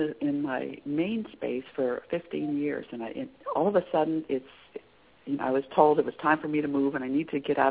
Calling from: Maine, United States; I'm calling from Maine.

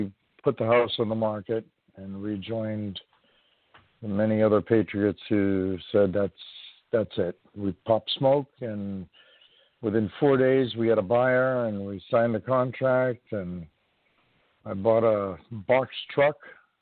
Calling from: New York, United States; from New York.

